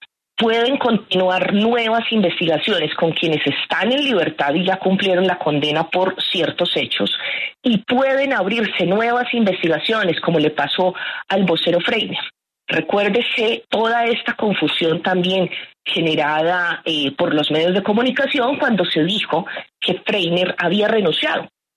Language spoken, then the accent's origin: Spanish; Antioquia, Colombia; born there; el departamento donde yo nací, aquí en el departamento de Antioquia.